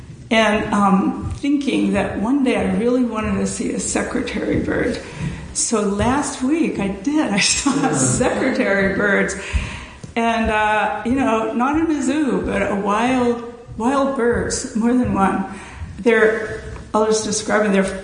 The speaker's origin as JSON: {"language": "English", "town": "Youngstown", "region": "Ohio", "country": "United States", "tie": "born or raised there", "said": "it's the very first place I ever remember as a young girl growing up in Youngstown, Ohio, that I really longed to visit."}